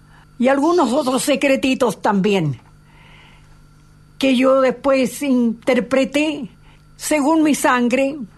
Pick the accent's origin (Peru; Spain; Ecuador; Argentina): Spain; Ahí llegué un poco a mi tierra, a España, a Madrid